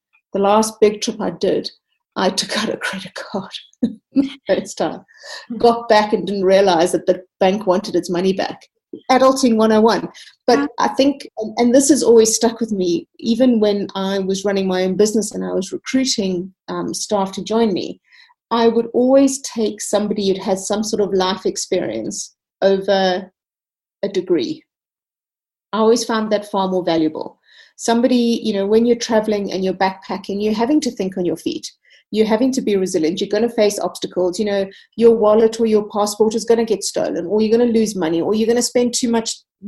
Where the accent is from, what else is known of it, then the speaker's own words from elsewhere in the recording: Zimbabwe; born there; My father's Scottish, my mother's of Lebanese descent. I was born in Zimbabwe. We moved around quite a bit when I was a youngster